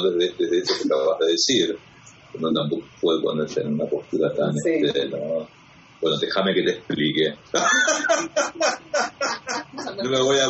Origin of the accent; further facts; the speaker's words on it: Argentina; born there; Nací en Argentina